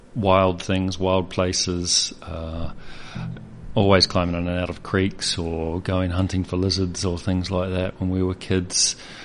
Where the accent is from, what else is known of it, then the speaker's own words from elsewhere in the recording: Beachhaven, Auckland, New Zealand; also born or lived in Australia; Yes, Beechhaven.